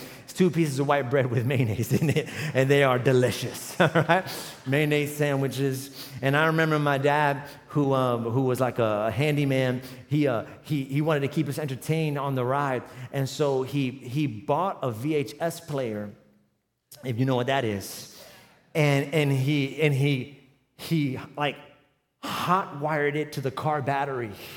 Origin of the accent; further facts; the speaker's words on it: New York City, New York, United States; born there; now in Orlando, United States; I live in Florida. I live in Orlando, but I wasn't born here. I was born in New York City.